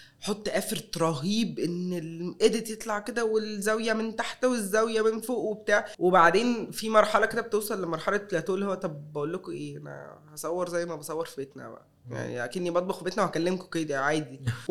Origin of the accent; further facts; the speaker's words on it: Egypt; واحنا كمصريين food is everything for us.